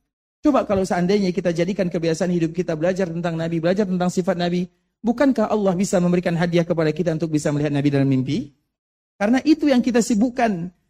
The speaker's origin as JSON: {"language": "Indonesian", "country": "Indonesia", "said": "Makanya disebutkan oleh para ulama, dia berasal dari Andalusia kita berasal dari Indonesia. Karena mereka berasal dari barat, kita berasal dari jauh dari timur."}